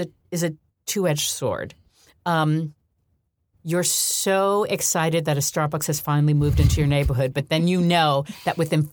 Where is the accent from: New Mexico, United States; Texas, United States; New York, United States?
New York, United States; Look, I grew up in New York.